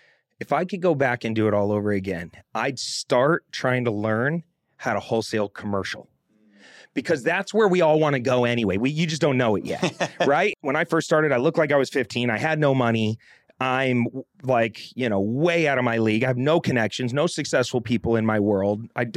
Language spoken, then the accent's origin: English; Arizona, United States; I'm a dumbass from Arizona who joined the Navy and gets on a ship and throws up all over the place.